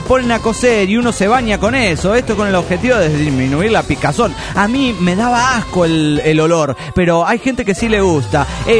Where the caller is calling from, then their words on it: Managua, Nicaragua; de Managua, Nicaragua.